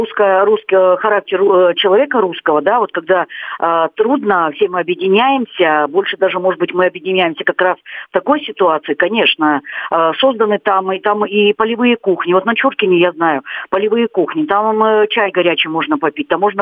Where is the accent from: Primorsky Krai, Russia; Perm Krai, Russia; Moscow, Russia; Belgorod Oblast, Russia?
Primorsky Krai, Russia; я сама родилась в Приморском крае, я там заканчивала школу, заканчивала институт, где там очень долго жила.